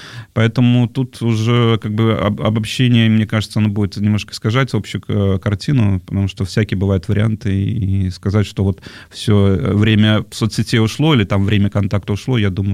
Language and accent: Russian; Tashkent, Uzbekistan; мы просто все вдвоем, Женя и я, мы из Узбекистана.